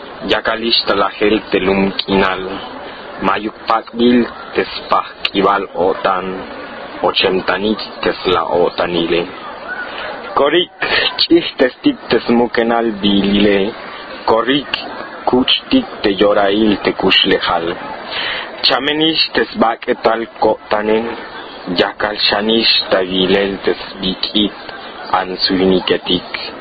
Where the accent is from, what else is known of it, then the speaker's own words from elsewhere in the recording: Tenango, Chiapas, Mexico; Tenía como que 6 años más o menos cuando me fui a vivir al Atenango, que es donde yo soy.